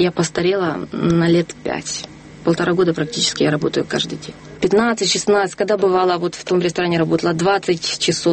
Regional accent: Ukraine; И вот смотрите, вот я с Украины.

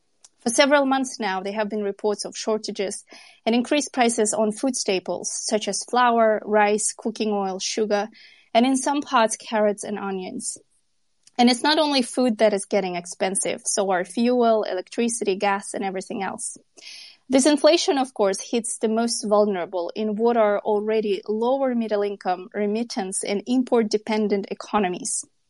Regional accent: Kyrgyzstan; I'm a journalist from Kyrgyzstan

